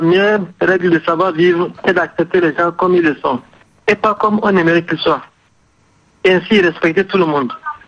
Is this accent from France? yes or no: no; Mali; Bon, moi, je suis malien. Et chez nous, au Mali